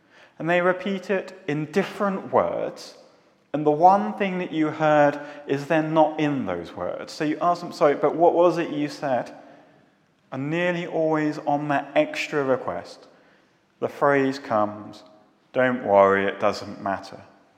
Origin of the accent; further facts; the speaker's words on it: England, United Kingdom; We are Gentiles, not even from the Holy Land. We are from England, from Britain, from other countries around the world, but living and residing here in this moment.